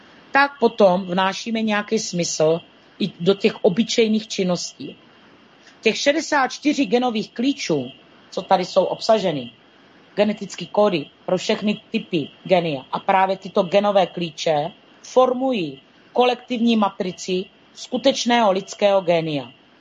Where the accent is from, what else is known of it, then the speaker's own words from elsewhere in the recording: South Moravian Region, Czechia; born there; Proč jsem se narodila na Jižní Moravě? No, protože tady mám nějakou práci nebo nějaký kořeny a nějaký důvod.